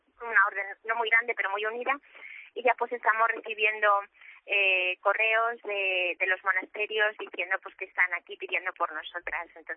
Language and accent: Spanish; Madrid, Community of Madrid, Spain; yo soy madrileña, entonces soy del monasterio de Madrid y vengo de Barcelona.